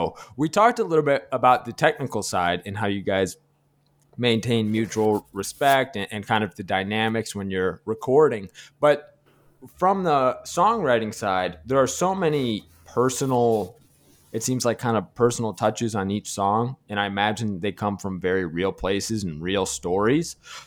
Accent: Ohio, United States; I'm from Ohio, so I'm in the know.

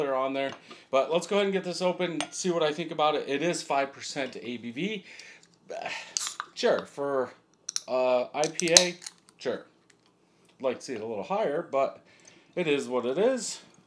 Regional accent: Michigan, United States; And being from Michigan, I'm not, for NFL, I actually don't have a favorite team. But I guess since I'm from Michigan, it would kind of be Detroit, but whatever.

